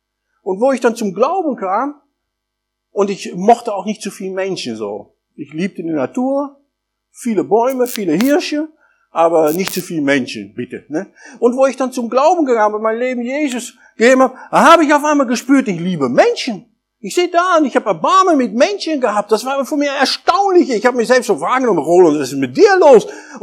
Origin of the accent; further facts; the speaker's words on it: Netherlands; Ich bin Holländer